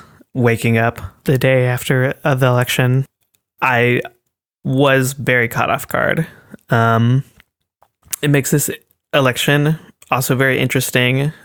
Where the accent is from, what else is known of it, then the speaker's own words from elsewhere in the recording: United States; moved away; basically feeling like you have to defend yourself whenever you're introducing yourself as an American